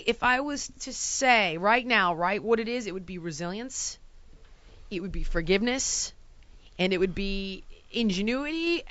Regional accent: United States; I am an American. Mind you, I was born, you know, in 74, which is the year the war came to an end.

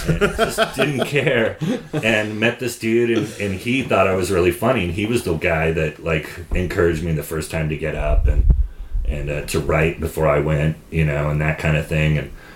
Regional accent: Sonoma, California, United States; born or raised there

